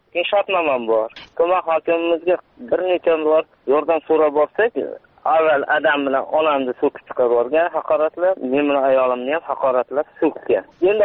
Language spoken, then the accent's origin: Uzbek; Rafqon, Fergana Region, Uzbekistan; born there; Farg'ona viloyati Beshariq tumani Rafqon qishlog'ida Qo'rg'onda tug'ilganman.